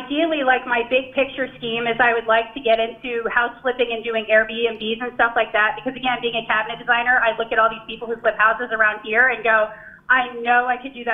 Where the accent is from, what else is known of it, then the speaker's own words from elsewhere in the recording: Atlanta, Georgia, United States; Atlanta, Georgia.